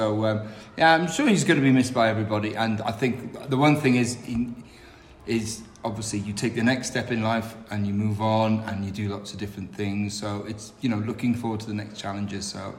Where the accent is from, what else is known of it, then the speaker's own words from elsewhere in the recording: Wales, United Kingdom; So obviously I'm a Welshman, so I support Wales.